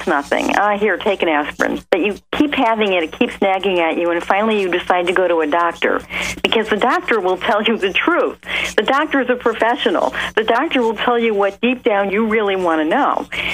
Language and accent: English; Detroit, Michigan, United States; yeah, I grew up in Detroit.